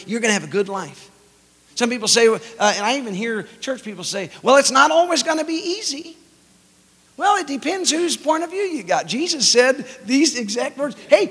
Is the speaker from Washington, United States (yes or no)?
no; Alabama, United States; I'm from Alabama, so that's not the right grammar, but you get what I'm saying.